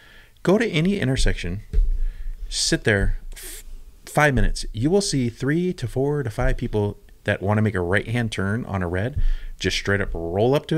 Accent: California, United States; Compared to where I came from Southern California, so it was bonkers down there.

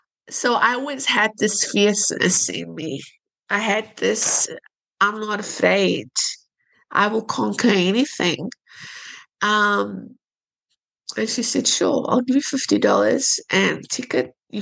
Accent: South Africa; I come from South Africa. I'm a South African.

